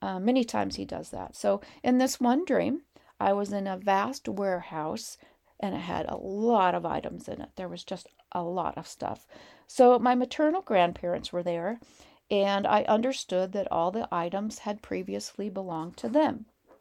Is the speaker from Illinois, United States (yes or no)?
no; Montana, United States; And we're from Montana, you know